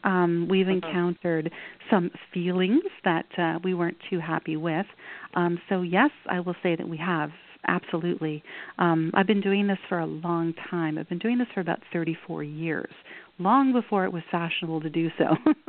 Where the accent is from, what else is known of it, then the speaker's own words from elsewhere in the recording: Montreal, Quebec, Canada; moved away; I'm actually from Montreal, having moved to Ontario 31 years ago, long time ago.